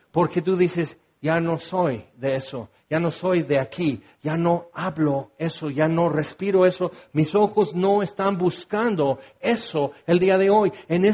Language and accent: Spanish; Orange, California, United States; born there; soy de Naranjas. Según yo nací en Orange, California